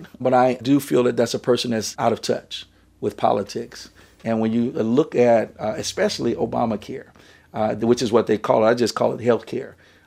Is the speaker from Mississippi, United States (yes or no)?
yes; Mississippi, United States; now in Cincinnati, United States; I'm from Southern Mississippi. It's innate in me.